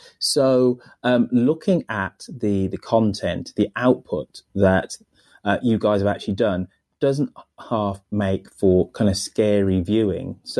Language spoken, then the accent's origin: English; United Kingdom; now in United States; living, being British and then living in the United States